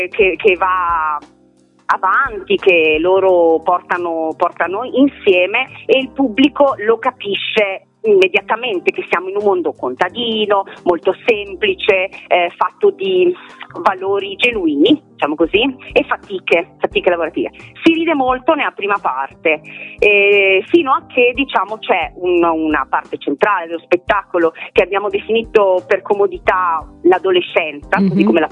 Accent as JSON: {"language": "Italian", "region": "Veneto", "country": "Italy", "first_language": "Venetian", "said": "io sono veneta e faccio molta fatica a comprendere i testi di Ruzzante, molto, sono molto complicati. Questo Pavano del 500 è veramente complesso, eppure io sono una che in casa parla dialetto, è la mia lingua madre"}